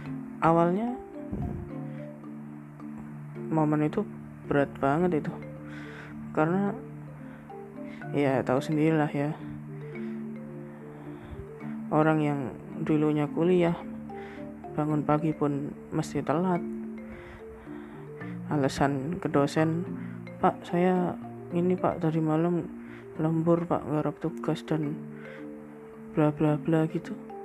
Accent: Yogyakarta, Special Region of Yogyakarta, Indonesia; saya dari Jogja, suarakan secara langsung ya

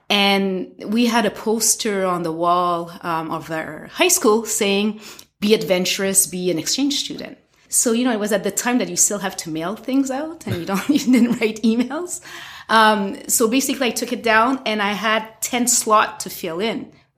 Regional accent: Ontario, Canada; Well, I'm from Canada, from up north in Ontario, and I'm French-Canadian.

